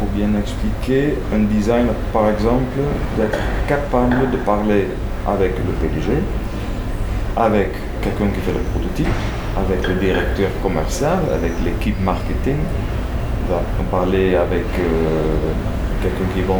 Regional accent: Netherlands; French is a second language; par exemple en Allemagne, ou chez moi en Hollande, même en Angleterre

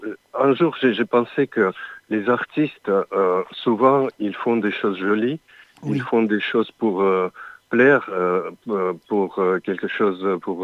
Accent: Armenia; also born or lived in China; Je suis né en Chine, mais presque la même année, on est rentré à l'époque à l'Union soviétique.

